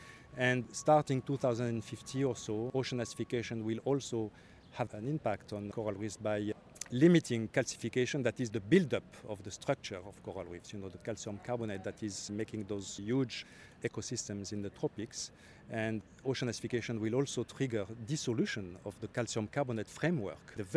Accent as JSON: {"language": "English", "town": "Villefranche-sur-Mer", "region": "Provence-Alpes-Côte d'Azur", "country": "France", "second_language": "English", "said": "Villefranche-sur-Mer."}